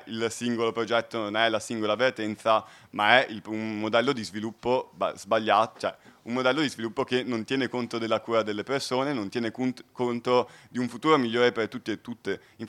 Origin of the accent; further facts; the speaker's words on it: Treviso, Veneto, Italy; Treviso, la città da dove vengo io